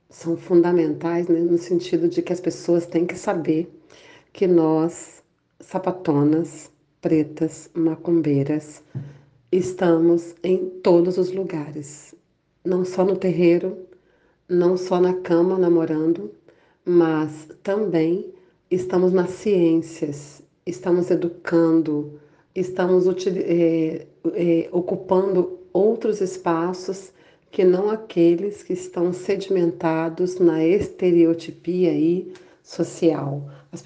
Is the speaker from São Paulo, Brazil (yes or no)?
no; Espírito Santo, Brazil; lésbica idosa. Eu tenho 54 anos, moro aqui no Espírito Santo, sou capixaba. Sou uma lésbica negra.